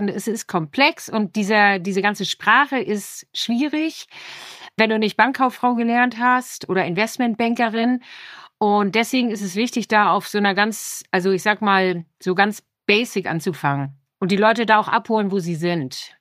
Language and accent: German; Hamburg, Germany; als Hamburgerin